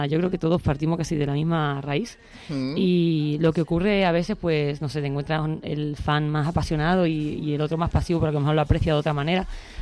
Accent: Andalusia, Spain; also born or lived in Vic; yo nací en Cataluña, en Vic, y con 4 años me llevaron mis padres, que son andaluces, a Andalucía. Estuve hasta los 17, 18, pero siempre yendo a Barcelona como de vacaciones

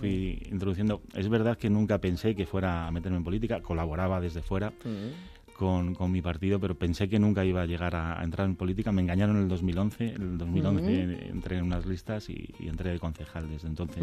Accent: Alcorcón, Community of Madrid, Spain; now in Arroyomolinos, Spain; Nací en Madrid, nací en La Paz. He vivido en Alcorcón hasta que me fui a Arroyomolinos, allá por el 98.

